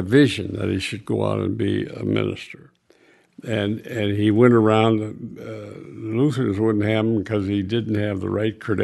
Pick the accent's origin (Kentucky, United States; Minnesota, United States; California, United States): Minnesota, United States; Elmore; also born or lived in Ceylon; I grew up in Ceylon and then Elmore, Minnesota. These are small towns. I mean, really small, basically farm communities. And I went through high school in Elmore.